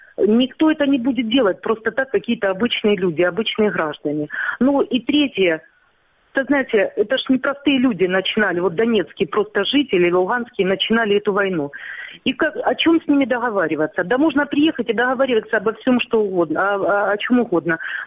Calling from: Donetsk Oblast, Ukraine; Я из неподконтрольной Донеччины.

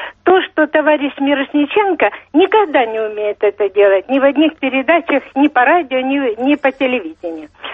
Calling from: Germany; Я из Німеччини.

